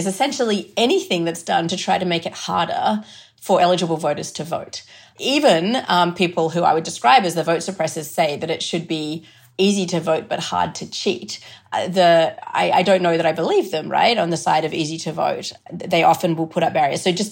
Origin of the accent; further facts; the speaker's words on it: Australia; moved away as an adult; now in United States; I came to America from Australia in 2008, and I came just to do an LLM, which is a master's in law.